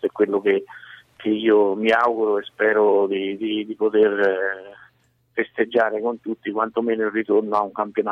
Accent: Siena, Tuscany, Italy; now in Terni, Italy; da senese autentico, pur vivendo a Terni da oltre 50 anni.

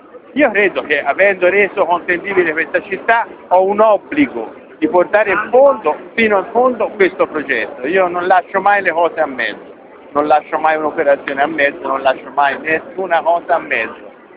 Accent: Siena, Tuscany, Italy; Quindi noi siamo di Siena

